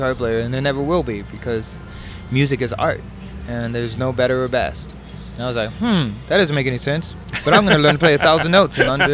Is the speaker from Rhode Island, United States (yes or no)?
no; Hawaii, United States; also born or lived in Burbank, California; So I was born in Burbank, California, and parents moved to Hawaii, wanted to find a nice spot to raise a family. And I'm glad, man. I love Hawaii.